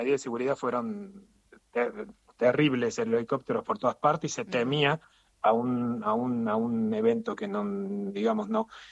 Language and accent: Spanish; Argentina; que como argentinos nos congrega, ¿no es cierto?